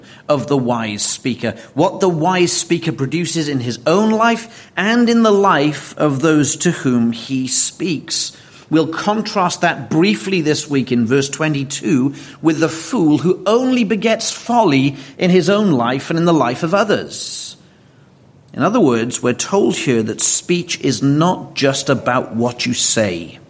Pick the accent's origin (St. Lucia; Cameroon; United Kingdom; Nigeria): United Kingdom; Wales; now in United States; My brother and I, both of whom are Welsh, living in America, received this text today.